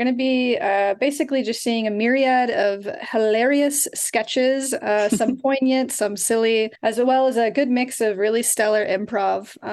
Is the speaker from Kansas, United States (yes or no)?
yes; Overland Park, Kansas, United States; And actually, I went to Shawnee Mission East. Shout out. I grew up in Overland Park.